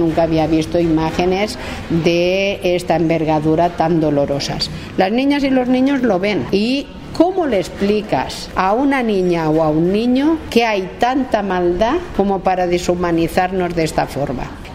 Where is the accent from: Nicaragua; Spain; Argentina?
Nicaragua; aprender a que todas y todos somos nicaragüenses, que somos diversos